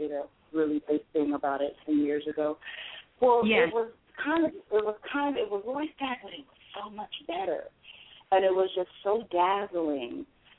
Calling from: Desert Hot Springs, California, United States; I'm calling from Desert Hot Springs, California.

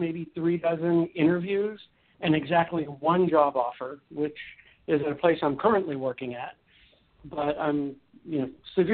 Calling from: Buffalo, New York, United States; also born or lived in Delaware; I am currently in Buffalo, New York.

